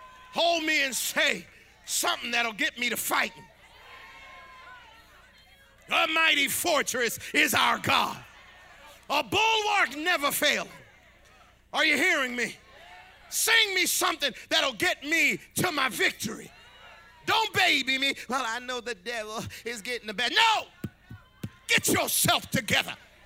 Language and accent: English; Pennsylvania, United States; I grew up in the Raymond Rosen Project area, but I stayed over in the Raymond Rosen Project.